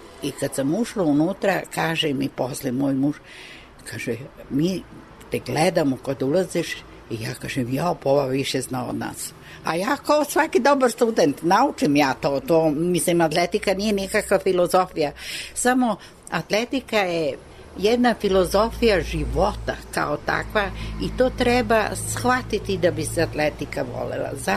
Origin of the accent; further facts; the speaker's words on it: Serbia; Ja kažem, iz Jugoslavije, dok sam mi objasnila gde je to, dobro shvatio je. Da je to preko puta Jadranskog mora